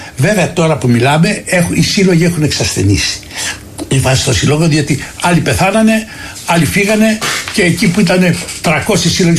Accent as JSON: {"language": "Greek", "region": "Peloponnese", "country": "Greece", "said": "Εγώ είμαι Μωραΐτης. Ο πατέρας μου είναι από το νομό Ηλίας. Από τα Λεχένα της Ηλίας."}